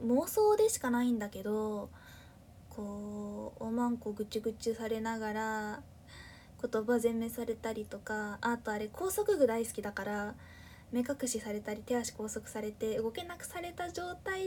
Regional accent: Fukuoka, Japan; 私自身出身が福岡、もう福岡って言っちゃったな九州済みとしか明かしてないのに、まあでも方言聞いてたらわかるかな。まあ、私自身が福岡なんやけど、福岡弁別にそんなになんか好きってわけじゃなくて、

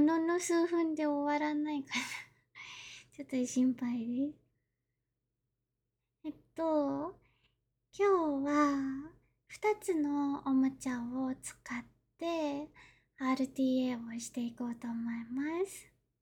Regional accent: Kanagawa, Japan; 出身地は神奈川です。年齢は24歳で

